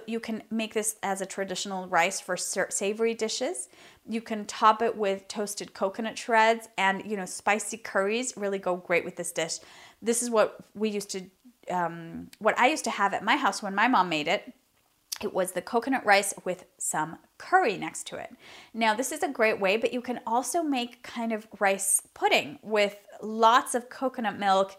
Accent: Venezuela; It's a tribute to my home country of Venezuela.

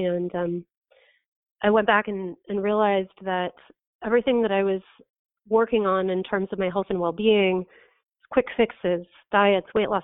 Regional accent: Midwest, United States; I was raised in the Midwest in a household that was very disruptive, very chaotic.

